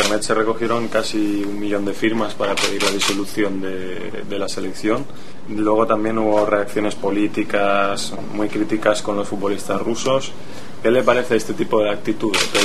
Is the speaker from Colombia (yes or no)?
no; Spain; Es que a nosotros como españoles nos sorprendió un poco, ¿no?